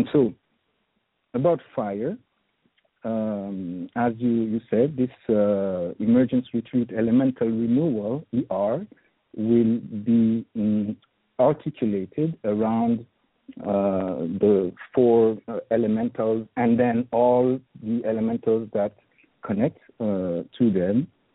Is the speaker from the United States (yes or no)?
no; Haiti; I come from Haiti, and I have been immersed and I practice the traditional Vodou spirituality of Haiti.